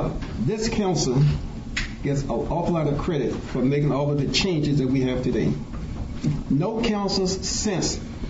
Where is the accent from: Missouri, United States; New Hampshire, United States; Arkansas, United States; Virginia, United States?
Virginia, United States; Charlottesville; I was born and raised in Elmont County, Charlottesville. And I went to a segregated school in the county until 1962.